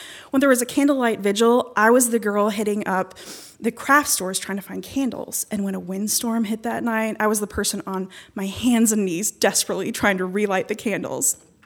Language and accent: English; Charleston, West Virginia, United States; I say I'm from West Virginia. But if I am feeling generous, I say that I was born and raised in Charleston, but my dad is from a small mountain village in rural Pakistan, the tribal area.